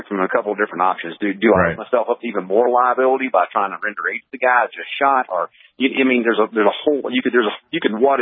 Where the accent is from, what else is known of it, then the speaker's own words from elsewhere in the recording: the South, United States; I grew up in the South where, pretty much, if somebody threatened your life, I guarantee you, not a lot of people would be willing to say